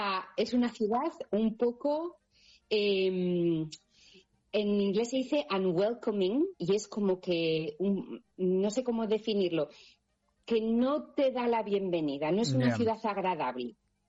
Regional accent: Peralta, Navarre, Spain; porque yo como soy de Peralta, a mí me gusta mucho el desierto

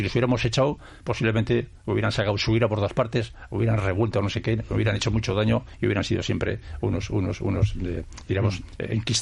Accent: Sopuerta, Basque Country, Spain; soy de Sopuerta, no soy del centro de Bilbao

